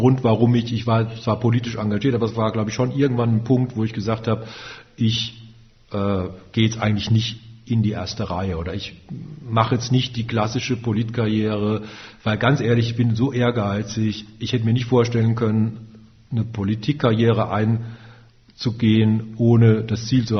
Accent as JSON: {"language": "German", "town": "Wiesloch", "region": "Baden-Württemberg", "country": "Germany", "tie": "born or raised there", "also_born_or_lived": "Freiburg", "said": "Ja, Wiesloch, ja."}